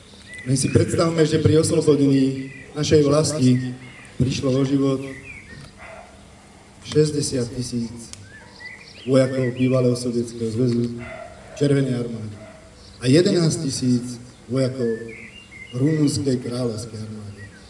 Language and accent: Slovak; Častkovce, Trenčín Region, Slovakia; cez moju rodnú obec Časkovce, ktorá bola oslobodená 4. apríla